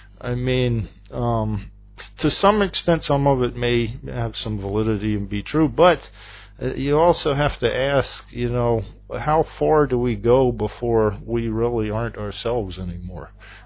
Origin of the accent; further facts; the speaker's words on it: the South, United States; accent: deep southern; I was from a southern state, which everyone can guess by my deep southern accent. I'm obviously very southern.